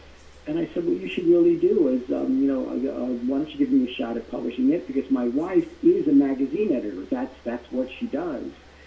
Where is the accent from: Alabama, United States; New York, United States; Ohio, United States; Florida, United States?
New York, United States; Queens; also born or lived in Manhattan; So even though I was born in Manhattan, I really turned out to be a Queens kid.